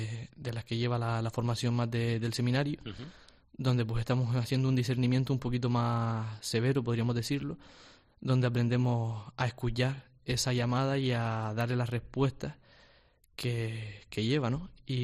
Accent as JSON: {"language": "Spanish", "town": "La Aldea de San Nicolás", "region": "Canary Islands", "country": "Spain", "said": "Pues yo soy de la aldea San Nicolás. La isla dentro de la otra isla."}